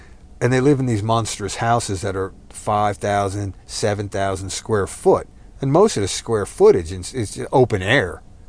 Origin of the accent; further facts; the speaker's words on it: New Jersey, United States; It actually reminds me of the flea market that I grew up with up in Jersey.